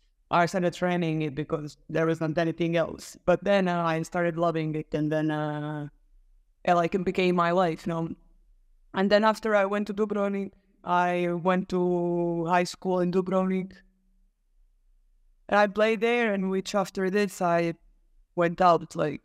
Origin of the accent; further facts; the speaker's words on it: Neum, Federation of Bosnia and Herzegovina, Bosnia & Herzegovina; English is a second language; I grew up in Neum. Like I always take it inside my heart everywhere I go